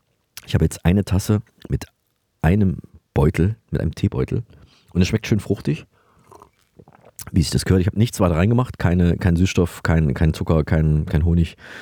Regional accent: Saalfeld, Thuringia, Germany; born there; Königssee ist eine kleine Stadt in Thüringen, in der Nähe meiner Geburtsstadt Saalfeld.

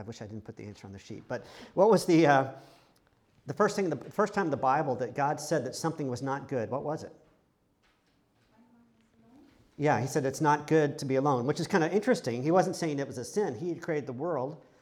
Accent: United States; we come from the United States, and the United States, we're a very individualistic nation.

